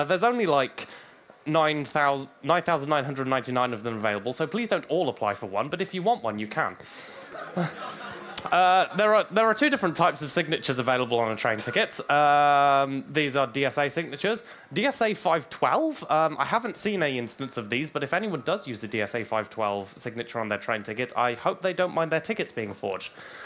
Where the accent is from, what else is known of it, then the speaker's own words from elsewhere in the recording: Wales, United Kingdom; now in Germany; So, I'm from Wales, which is in the UK, if you don't know, and I currently live in Germany.